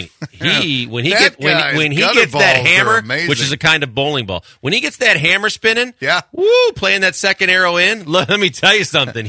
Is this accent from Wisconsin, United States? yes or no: yes; Milwaukee, Wisconsin, United States; I grew up in Milwaukee, and just like religion, my parents made me start bowling when I was three